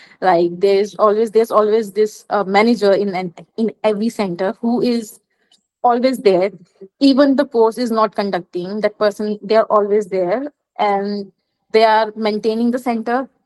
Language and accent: English; Delhi, India; You should know that I'm from Delhi. I'm a city person. Like, I'm a city rat.